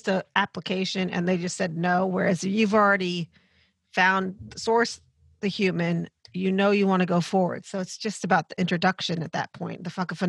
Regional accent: United States; Because growing up for me, I grew up in the States, and it's happened there as well.

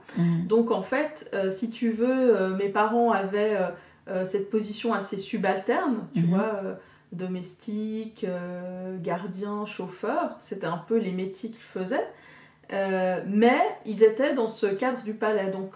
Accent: Collonge-Bellerive, Geneva, Switzerland; je suis née donc à Colonges-Bellerive, cette petite ville pleine de villas de familles aisées cossues, tu vois.

